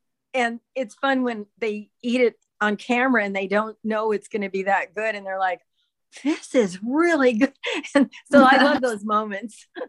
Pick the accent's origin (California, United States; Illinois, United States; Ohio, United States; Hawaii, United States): California, United States; Hollywood; My parents worked for William Holden before I was born. And so they kind of grew up. I grew up in the Hollywood kind of atmosphere.